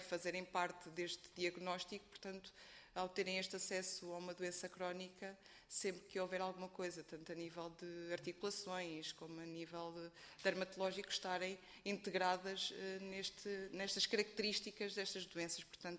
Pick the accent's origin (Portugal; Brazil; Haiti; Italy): Portugal; Figueira da Foz, Coimbra; eu falo no meu caso mais pessoal, eu sou da Figueira da Foz